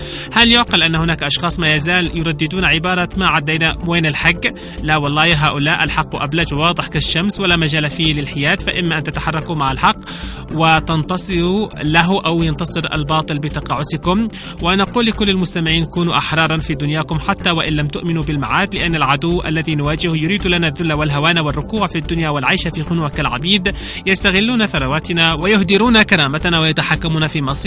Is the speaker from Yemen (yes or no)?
yes; Yemen; ونحن كشعب يمني نفتخر بجيشنا ولجاننا الشعبية